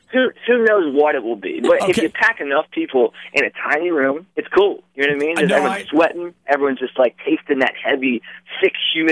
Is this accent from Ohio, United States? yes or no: yes; Littleburg, Ohio, United States; we were down in my hometown, which is tiny Littleburg, Southern Ohio.